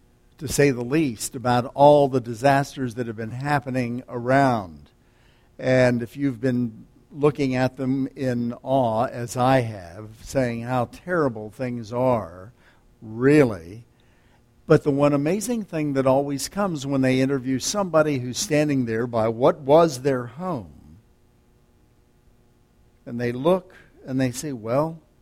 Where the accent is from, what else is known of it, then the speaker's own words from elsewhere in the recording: Ohio River, United States; I think growing up on the Ohio River, we had a great many floods that I remember in my lifetime.